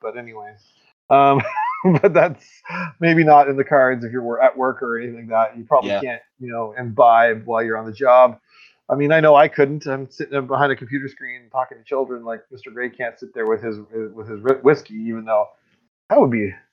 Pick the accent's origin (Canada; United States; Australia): Canada; I'm from Canada